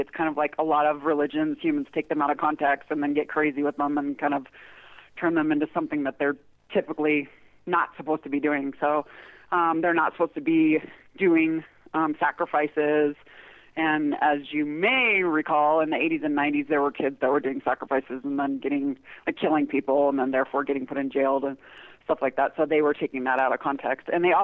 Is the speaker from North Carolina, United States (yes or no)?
no; Colorado, United States; I grew up in Colorado, and these events took place within Colorado.